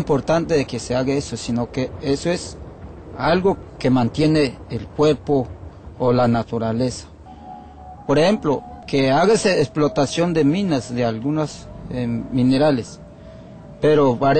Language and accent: Spanish; Magdalena, Colombia; Spanish is a second language; Vengo de la Sierra Nevada de Santa Marta, del pueblo Kogi. Que en la sierra existimos cuatro pueblos indígenas, que son los Cancuamo, los Arhuaco, los Huihue y los Kogi.